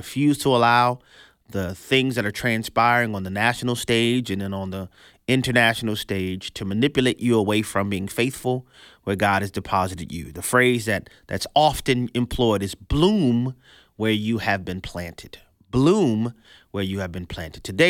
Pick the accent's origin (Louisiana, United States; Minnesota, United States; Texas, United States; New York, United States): Louisiana, United States; New Orleans; growing up in New Orleans, and all my New Orleans people are going to know what I'm talking about, we had neutral grounds.